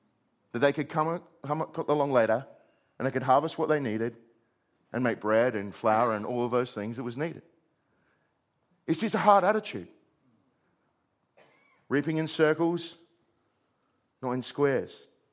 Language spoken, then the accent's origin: English; South Australia, Australia; I remember growing up on the Yorke Peninsula where they harvest, actually harvest.